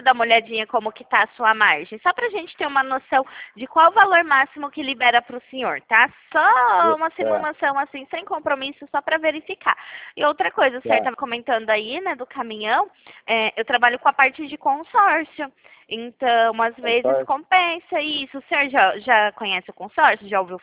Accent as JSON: {"language": "Portuguese", "town": "Pirassununga", "region": "São Paulo", "country": "Brazil", "said": "Isso, Pirassununga, estado de São Paulo."}